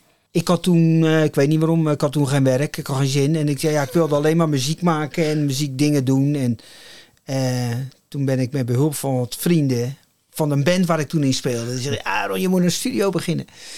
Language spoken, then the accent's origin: Dutch; Maassluis, South Holland, Netherlands; geboren en getogen in Maassluis in 1958. Vlak bij de veerpont die onlangs weer is gaan varen.